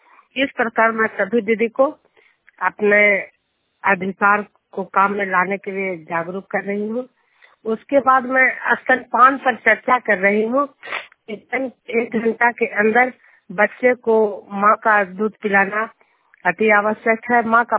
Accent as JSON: {"language": "Hindi", "town": "Juniyar", "region": "Bihar", "country": "India"}